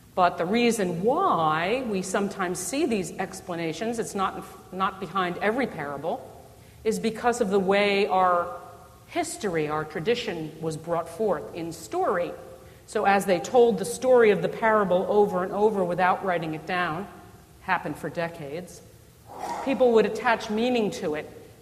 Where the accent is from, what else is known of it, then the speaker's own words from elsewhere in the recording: New Jersey, United States; I like that one better. I'm from New Jersey.